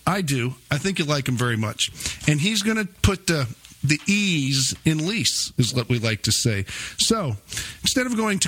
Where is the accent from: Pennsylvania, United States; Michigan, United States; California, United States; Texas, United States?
Texas, United States; Fort Worth; I mean, I'm from the Fort Worth area, so that was always a kick for me, and it's a great town.